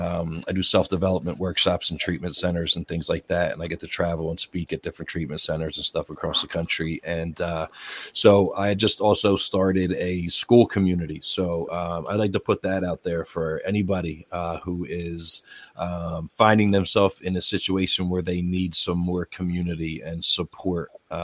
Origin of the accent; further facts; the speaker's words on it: Pennsylvania, United States; now in Delaware, United States; I'm actually from Delaware County, Delco, and Philadelphia area, southeastern PA, and bought a home in Delaware State about three and a half years ago or so.